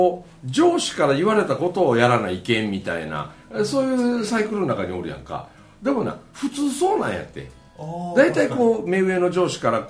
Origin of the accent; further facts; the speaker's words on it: Osugidani, Mie, Japan; この夏ちょっと俺のふるさと田舎で、